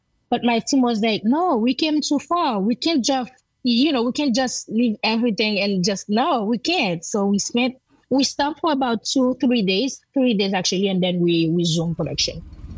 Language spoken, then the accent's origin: English; Jacmel, Sud-Est, Haiti; English is a second language; So we thought, you know, shooting in Jacmel, I am from Jacmel.